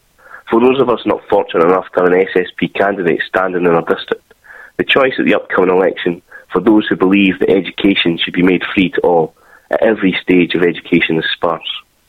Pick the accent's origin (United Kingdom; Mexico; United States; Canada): United Kingdom; Dundee, Scotland; the forced closures of schools by the SNP-led council in my hometown of Dundee.